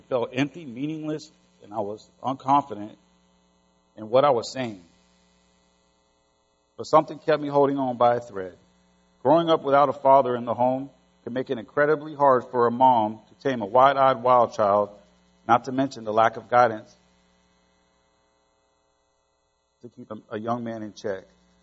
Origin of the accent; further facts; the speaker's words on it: Florida, United States; also born or lived in Oakland, California; I was born in Oakland, California, and I lived there for a few years. My mother and father had some issues, and they had to separate. Me and my mother left California and moved to Florida. I was raised all over Florida.